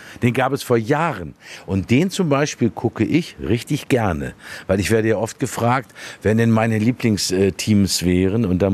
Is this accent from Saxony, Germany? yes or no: no; Dortmund, North Rhine-Westphalia, Germany; born there; Und da ich gebürtiger Dortmunder bin, habe ich ein Auge für solche Fassaden.